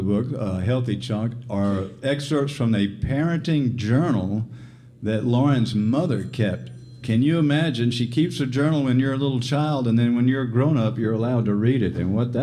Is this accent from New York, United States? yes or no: no; Oxford, Mississippi, United States; Ma'am, I'm from Oxford.